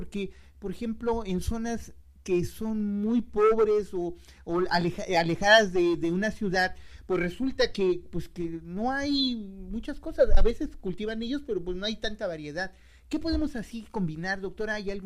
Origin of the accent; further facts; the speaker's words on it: Mexico; somos mexicanos y nuestra comida tiene una diversidad de cosas muy sabrosas, pero que poco alimentan.